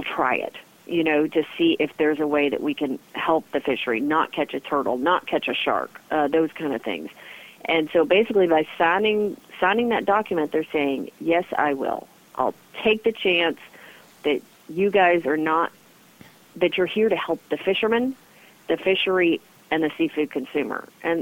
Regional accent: the South, United States; or I'm from the South, so we go get sweet tea.

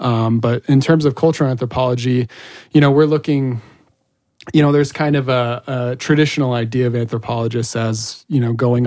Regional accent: Sierra Vista, Arizona, United States; And Sierra Vista, Arizona is my hometown.

